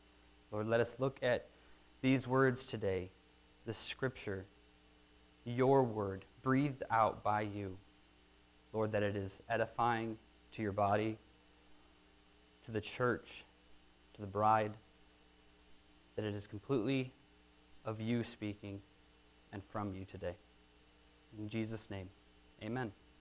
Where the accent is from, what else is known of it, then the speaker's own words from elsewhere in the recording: Alpena, Michigan, United States; I'm from Alpena. Me and my family originate from there.